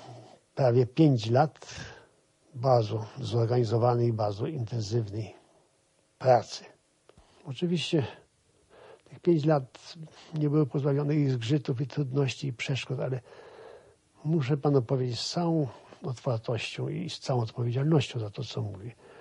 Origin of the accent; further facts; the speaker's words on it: Lviv, Lviv Oblast, Ukraine; Jestem z Lwowa. Tutaj były moje wspomnienia, powiązania jakieś z kulturą tego miasta.